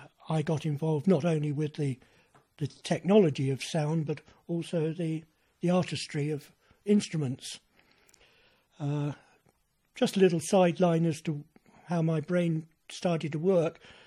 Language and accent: English; London, United Kingdom; I was born in 1937 in South London